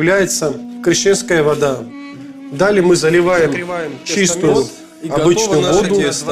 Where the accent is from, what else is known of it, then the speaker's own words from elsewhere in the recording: Georgia; now in Russia; Я родом из солнечной Грузии, Россия моя духовная родина. По плоти я родился в Грузии, а по духу я родился в России.